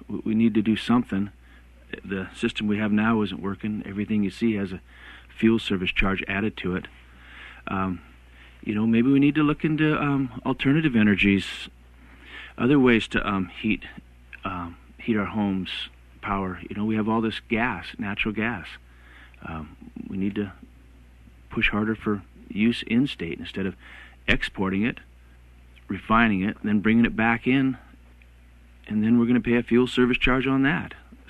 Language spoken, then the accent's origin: English; Cordova, Alaska, United States; I'm born and raised in Cordova. I have a wife and four kids of 22 years. I'm a 35-year commercial fisherman.